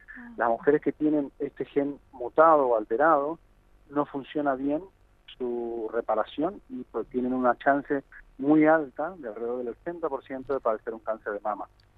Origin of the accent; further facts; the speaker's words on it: Argentina; la mezcla que somos los argentinos, y en nuestra zona especialmente, con los pueblos originarios y demás